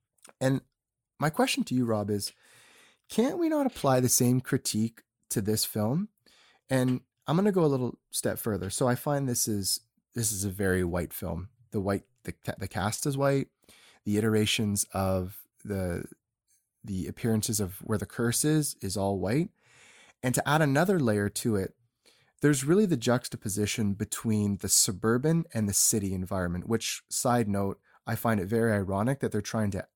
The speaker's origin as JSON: {"language": "English", "country": "Canada", "said": "I'm Canadian"}